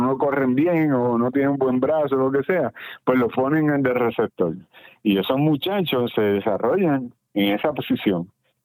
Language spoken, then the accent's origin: Spanish; Puerto Rico; hablar dos idiomas, o sea, como somos los puertorriqueños y muchos latinos